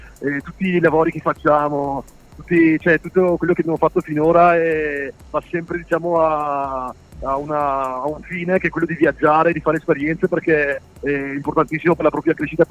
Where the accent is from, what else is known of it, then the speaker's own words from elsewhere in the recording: Trieste, Friuli-Venezia Giulia, Italy; soprattutto qui in regione, che noi siamo di Trieste